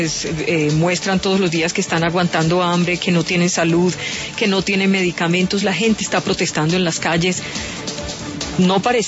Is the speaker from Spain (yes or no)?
no; Colombia; como cualquier colombiano